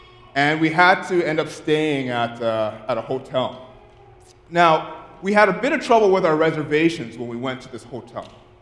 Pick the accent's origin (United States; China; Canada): Canada; Ottawa, Ontario; Now, I grew up in the Ottawa area